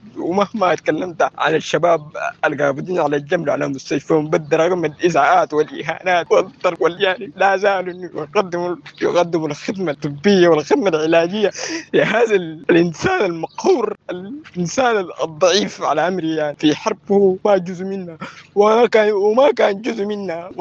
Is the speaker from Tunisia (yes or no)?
no; Sudan; يعني انا سوداني وفي بلدي وقاعد في وطني